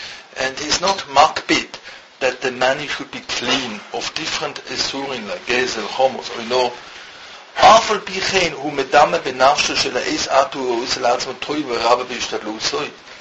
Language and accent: English; Switzerland; born there; English is a second language; I was born in Switzerland. I graduated my high school with all Greek, Latin, French, different languages. Never learned properly English.